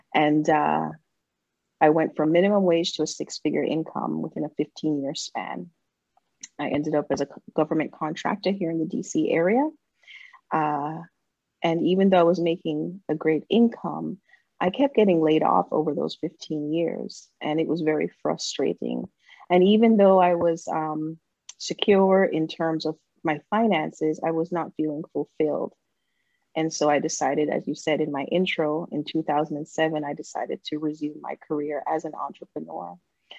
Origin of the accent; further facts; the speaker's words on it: Jamaica; as I was growing up in Jamaica and watching her as a single mom, she was always on the grind.